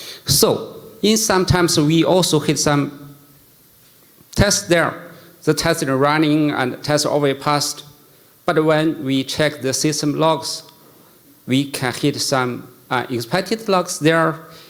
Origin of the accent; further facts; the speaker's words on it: Beijing, China; English is a second language; and I'm from Beijing, China, and I have been working on sushi for about 5 years. So at first, let me say my English is not very good.